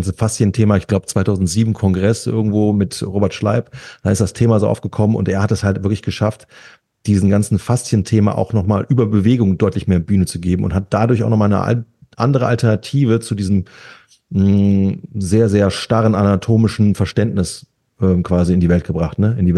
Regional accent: Italy; ich bin ein nicht-spanischer Mensch. Nein, also jeder denkt, ich wäre Spanier, ich bin Italiener.

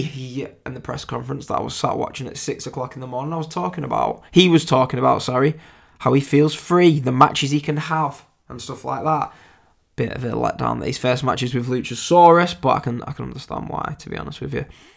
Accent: England, United Kingdom; because unless you can't tell by my accent, I'm English.

